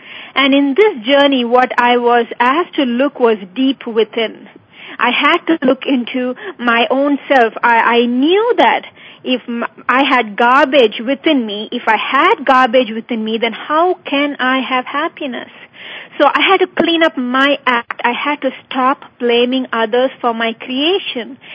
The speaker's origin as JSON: {"language": "English", "region": "southern India", "country": "India", "tie": "born there", "said": "I was born in India, southern India. We didn't have a lot of money."}